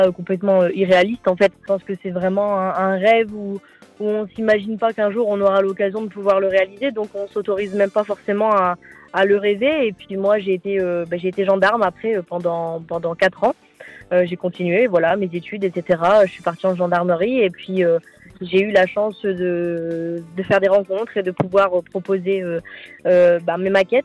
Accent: Hauts-de-France, France; j'avais dû faire la promotion de mon passage dans des radios locales, donc près de chez moi, dans le Nord

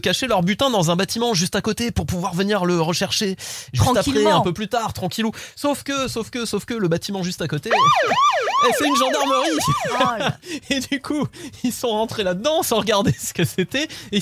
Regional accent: Tourcoing, Hauts-de-France, France; je viens de Tourcoing.

